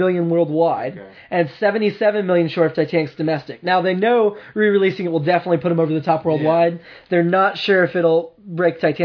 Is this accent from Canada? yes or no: no; Columbus, Ohio, United States; Because I love the Columbus Dispatch and I want to keep the going-ons on my hometown.